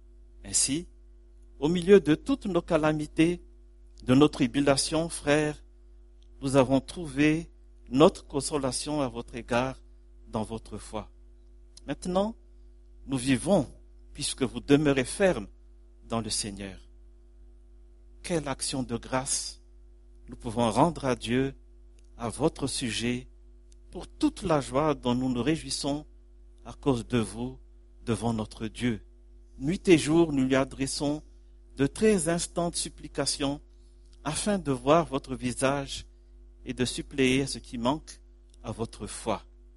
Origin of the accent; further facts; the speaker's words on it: Madagascar; Mais chez nous, en Madagascar, c'est terrible.